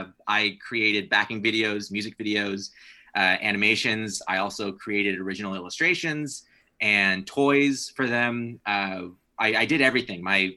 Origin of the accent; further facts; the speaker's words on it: Oklahoma, United States; what I took from growing up in Oklahoma, is that there is a rebelliousness and an anarchy that is sort of embraced in a lot of the artists in Oklahoma